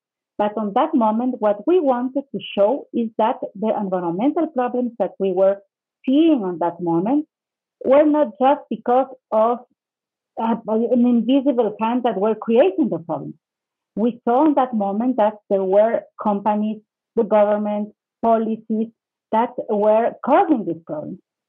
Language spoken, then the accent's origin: English; Ecuador; from Ecuador. I am a biologist.